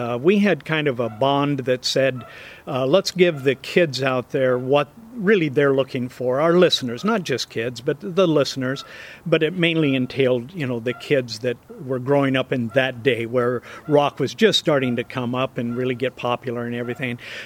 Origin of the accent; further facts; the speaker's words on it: Douglas, Wyoming, United States; also born or lived in Casper; And by the way, I was born in Casper, raised in Douglas, and then went back to Casper.